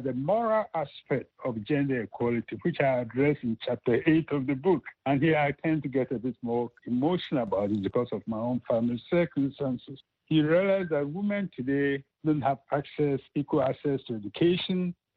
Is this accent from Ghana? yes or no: yes; Ghana; You're a Ghanaian, I'm Ghanaian.